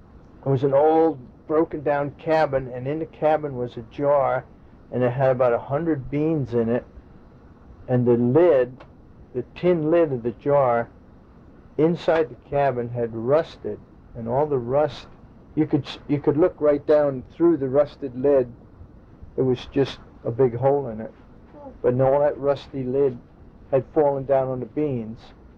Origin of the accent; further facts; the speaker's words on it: New Jersey, United States; but as a kid growing up in New Jersey, it was so hot in the summer, we just would always go down to the Musquapsink River and swim in the river